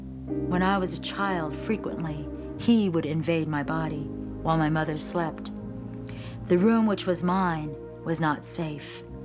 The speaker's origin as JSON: {"language": "English", "town": "Petaluma", "region": "California", "country": "United States", "tie": "born or raised there", "also_born_or_lived": "Chicago", "said": "I was 5 years old when we moved from Chicago, Illinois, to Petaluma, California. From that time on until 1958, I was raised on a chicken farm."}